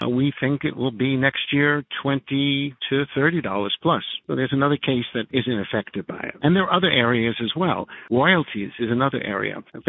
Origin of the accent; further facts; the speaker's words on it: New York, United States; As a New Yorker, I like to buy wholesale, not retail.